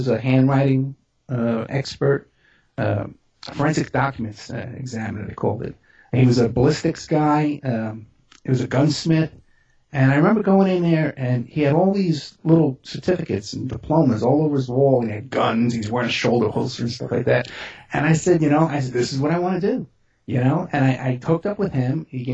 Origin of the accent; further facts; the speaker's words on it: New York City, New York, United States; I grew up in New York, and I grew up on the East Coast in the Bronx.